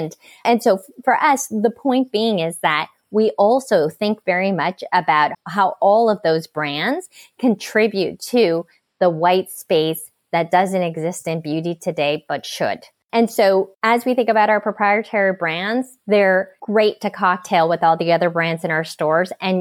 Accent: Canada; And I'm from Canada too, so it also pays homage to where I came from.

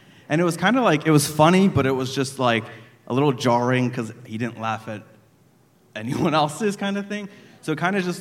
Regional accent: Florida, United States; No, I grew up in Central Florida in a beachy town and kind of the same thing.

